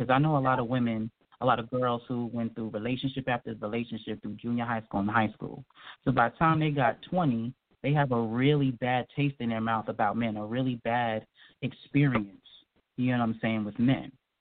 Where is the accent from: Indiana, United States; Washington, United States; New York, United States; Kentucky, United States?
New York, United States; I was a fat girl, and I grew up north in New York. And unlike down south